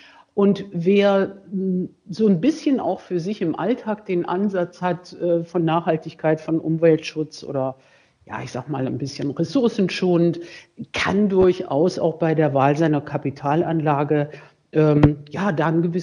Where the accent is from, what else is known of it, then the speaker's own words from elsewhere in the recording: Hesse, Germany; now in Rhine-Main area, Germany; bin dann aus persönlichen Gründen wieder zurück in den Großraum Kassel, wo ich herstamme